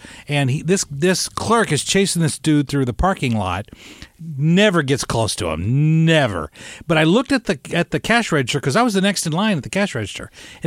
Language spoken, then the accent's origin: English; Illinois, United States; they were, like, from my hometown in Southern Illinois.